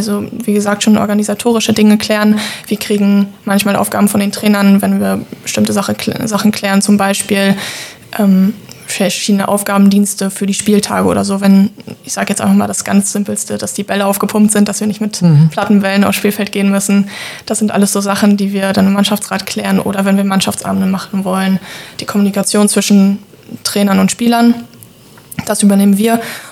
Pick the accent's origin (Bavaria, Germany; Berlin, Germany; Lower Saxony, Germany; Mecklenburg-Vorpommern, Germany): Mecklenburg-Vorpommern, Germany; Rügen; now in Rostock, Germany; ich bin 23 Jahre alt geworden, wohne aktuell in Rostock, bin aber aufgewachsen auf Rügen in einem ganz kleinen Dorf.